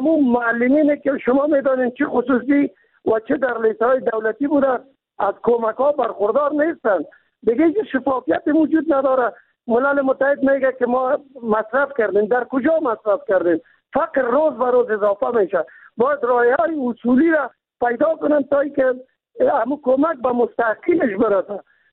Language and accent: Persian; Kabul, Afghanistan; ما چون خود از کابل هستیم